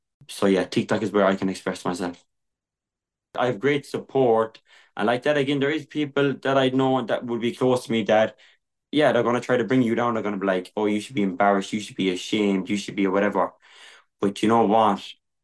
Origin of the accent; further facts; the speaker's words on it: Munster, Ireland; I'm from Kerry. I'm 23 years old. I'm a gay Irish traveller.